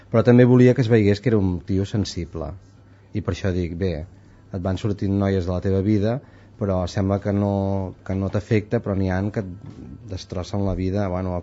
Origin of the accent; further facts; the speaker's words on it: Santa Eulàlia de Puigoriol, Catalonia, Spain; also born or lived in Vic; I al meu poble, que som poquíssima gent, a Santa Eulàlia de Puigoriol, al Lluçanès, ho dic perquè, si algú dubta, que quedi clar.